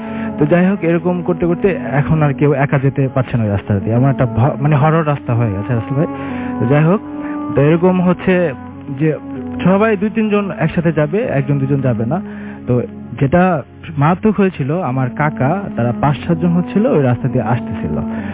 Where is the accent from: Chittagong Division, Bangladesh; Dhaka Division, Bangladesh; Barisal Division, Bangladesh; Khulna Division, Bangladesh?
Barisal Division, Bangladesh; Barisal; now in Rampura, Bangladesh; আমি হচ্ছে বরিশাল থেকে আসছি, জবের পারপাসে আমি হচ্ছে রামপুরে থাকি।